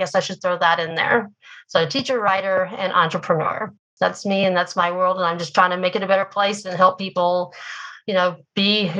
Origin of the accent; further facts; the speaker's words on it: Oklahoma, United States; I grew up in Oklahoma. I live here in Oklahoma now.